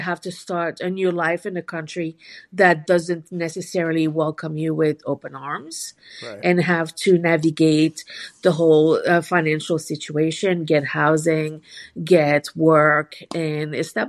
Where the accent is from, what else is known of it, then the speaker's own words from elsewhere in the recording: Canada; first language French; English is a second language; moved away as an adult; now in New York, United States; French is my first language, so I had difficulty understanding the accents in New York, especially of Queens. And it was, although they're similar societies, it was a big adjustment to move from Canada to the United States.